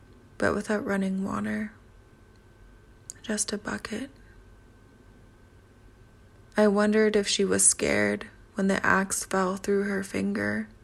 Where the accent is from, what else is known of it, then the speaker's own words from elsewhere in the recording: Edmonton, Alberta, Canada; now in Calgary, Canada; Irish writer and artist currently based in Calgary, Alberta. I'm originally from Edmonton with parents from Fort Smith, Northwest Territories, and Ottawa, Ontario.